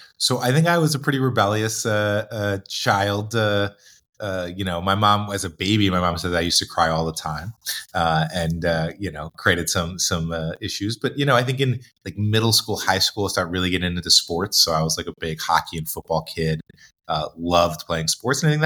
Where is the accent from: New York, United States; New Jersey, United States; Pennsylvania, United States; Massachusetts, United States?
New Jersey, United States; moved away as an adult; I grew up in the Jersey burbs, so I'm a suburban kid. And then when I was 18, I vowed never to return to New Jersey. I left for college and went to California.